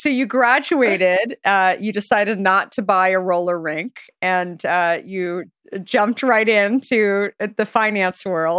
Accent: Arizona, United States; I grew up in Arizona and I knew Carter's actually very well. It was on 44th and Camelback. It was just around the corner from me.

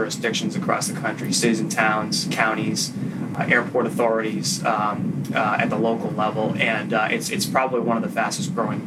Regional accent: Marlborough, Massachusetts, United States; I grew up in Marlborough, Massachusetts.

